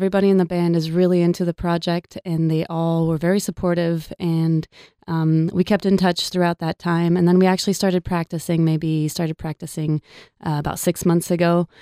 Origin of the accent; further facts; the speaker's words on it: France; I grew up in France. My dad's French.